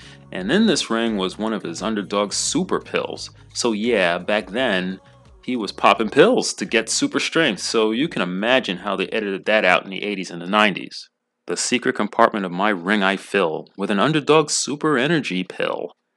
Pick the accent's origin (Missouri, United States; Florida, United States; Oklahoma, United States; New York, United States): New York, United States; is an inspirational and talented group from my home state of New York.